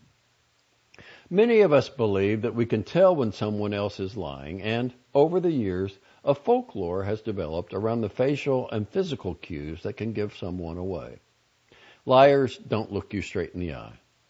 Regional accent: Massachusetts, United States; I might go on to say that I grew up in Boston. A lie, technically, since I really grew up in a small town about 40 minutes outside the city.

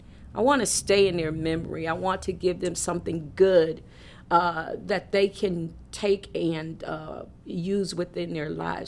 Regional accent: Bridgeport, Connecticut, United States; We come from Bridgeport, Connecticut, where we lived in the inner city, and a lot of us were children of welfare moms.

